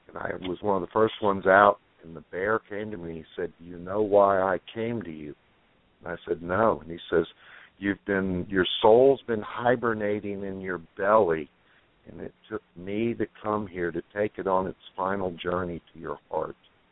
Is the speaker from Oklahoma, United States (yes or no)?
yes; Oklahoma, United States; born there; And I was born in the 50. I was born in Oklahoma in the middle of the country, in the middle of the century